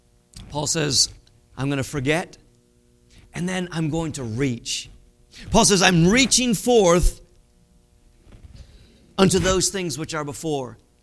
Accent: Washington, District of Columbia, United States; I can get on a plane from my hometown in Washington, D.C., and be in Japan in 14 hours

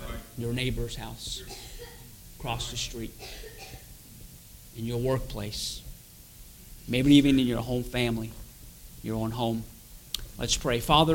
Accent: United States; I grew up there on the Navajo Indian Reservation, born and raised there on the reservation.

